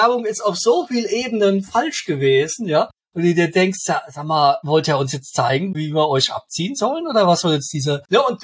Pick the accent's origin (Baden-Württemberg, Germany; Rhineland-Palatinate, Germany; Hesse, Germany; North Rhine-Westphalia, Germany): Rhineland-Palatinate, Germany; Ludwigshafen; Also ich bin ja neben Mannheim groß geworden in Ludwigshafen, habe auch in Mannheim studiert und war jedes Wochenende in Mannheim.